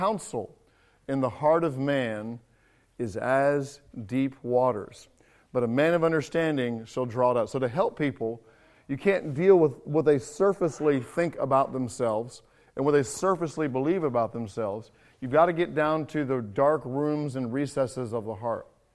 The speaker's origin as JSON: {"language": "English", "region": "England", "country": "United Kingdom", "tie": "born or raised there", "said": "I grew up in England, so we call them mobiles."}